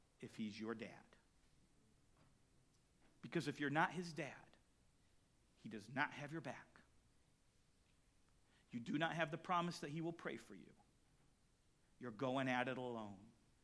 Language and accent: English; Los Angeles, California, United States; because we grew up in Los Angeles. The Los Angeles River was just a big cement thing